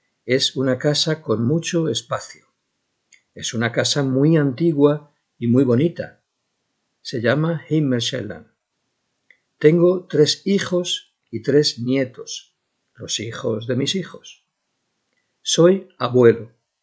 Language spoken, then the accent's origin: Spanish; Madrid, Community of Madrid, Spain; Soy español, de Madrid. Vivo en Norralundi con mi mujer. Vivo en una casa muy grande.